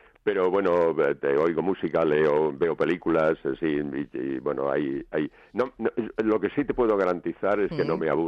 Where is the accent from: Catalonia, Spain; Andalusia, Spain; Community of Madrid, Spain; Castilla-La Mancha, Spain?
Community of Madrid, Spain; Chinchón; Sí, yo no pierdo el contacto con mi pueblo de ninguna